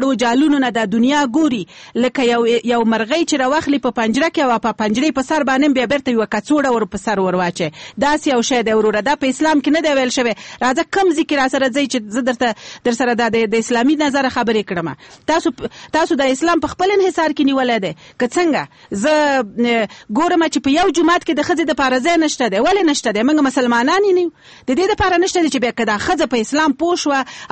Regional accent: Afghanistan; زه د یو افغان په توګه ما په افغانستان کې ژوند کړی دی زه د افغاني ټولنې خبره کړم

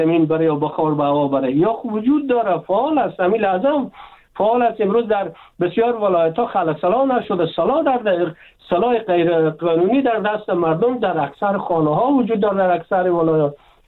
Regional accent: Afghanistan; ما افغان هستیم،

